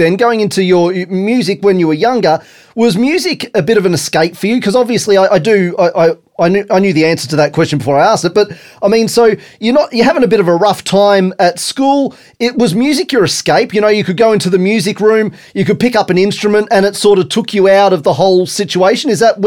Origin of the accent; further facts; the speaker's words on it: Queensland, Australia; I grew up in Queensland.